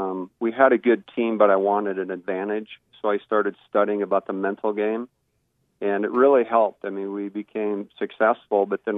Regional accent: Fargo, North Dakota, United States; I grew up in Fargo, North Dakota.

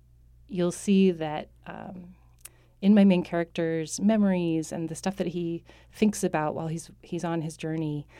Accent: Seattle, Washington, United States; I grew up in Seattle and had some early formative experiences in Alaska.

